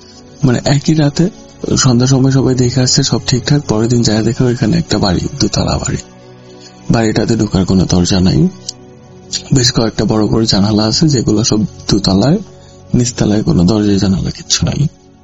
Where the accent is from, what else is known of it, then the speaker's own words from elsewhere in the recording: Jamalpur, Mymensingh Division, Bangladesh; আমার বাড়ি হচ্ছে ময়মনসিংহে, ময়মনসিংহের একটু ভিতরের দিকে এলাকা। এটা হচ্ছে শেরপুর জামালপুর নামের কয়েকটা এলাকা আছে, চিনেন কিনা জানি না। জামালপুরে হচ্ছে আমার বাড়ি।